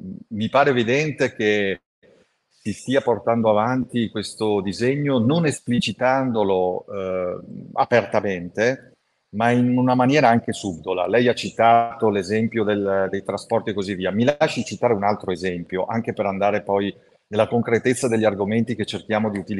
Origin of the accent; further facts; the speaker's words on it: Veneto, Italy; io vengo dal Veneto, non esiste un solo bar dello sport in Veneto in questo momento